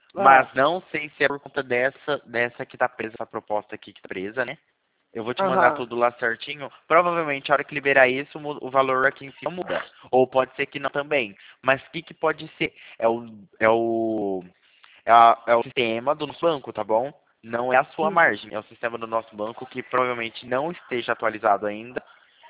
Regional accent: Porto Ferreira, São Paulo, Brazil; Eu sou daqui do interior de São Paulo, Porto Ferreira.

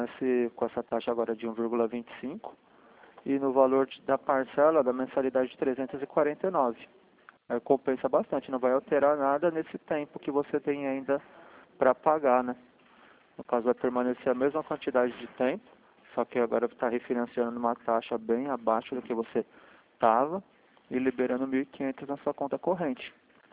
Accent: Sorocaba, São Paulo, Brazil; Ok, é que eu sou aqui de Sorocaba, não sou de Itapê.

